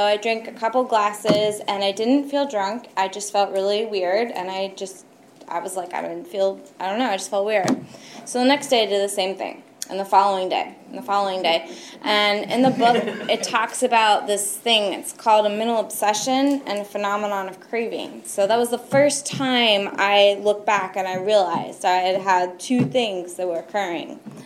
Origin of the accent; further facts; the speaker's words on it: Kentucky, United States; I'm from Kentucky.